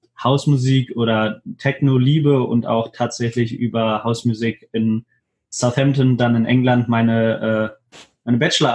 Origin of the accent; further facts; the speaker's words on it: Hannover, Lower Saxony, Germany; ich bin 25 Jahre alt, ich komme aus Hannover